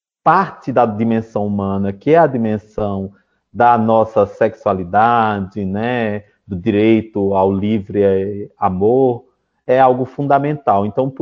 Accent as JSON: {"language": "Portuguese", "region": "Pernambuco", "country": "Brazil", "said": "na minha região, que eu venho lá de Pernambuco."}